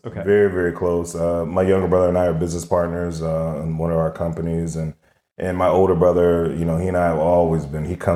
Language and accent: English; Oakland, California, United States; born there; I remember I was born in Oakland when he was playing for John Madden.